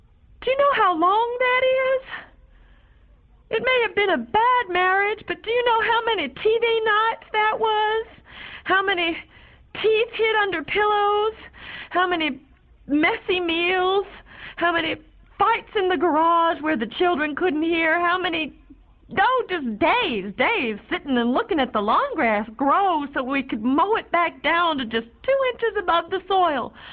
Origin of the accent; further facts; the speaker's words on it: Georgia, United States; now in Virginia, United States; And growing up in Georgia seems the same as now here in Virginia. Of course, when I moved up here, I thought Virginia was full of Yankees.